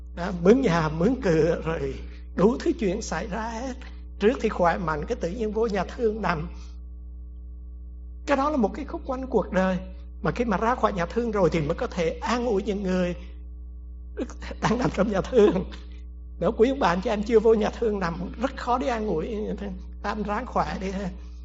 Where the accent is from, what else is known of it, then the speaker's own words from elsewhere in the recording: Hue, Thừa Thiên Huế, Vietnam; Tôi tại người Huế nên là quen bún bò qua hamburger.